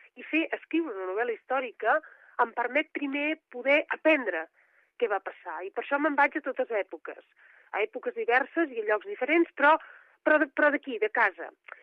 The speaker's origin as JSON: {"language": "Catalan", "town": "Barcelona", "region": "Catalonia", "country": "Spain", "said": "sóc barcelonina, però sempre tens passions determinades per altres llocs i l'Empordà n'és"}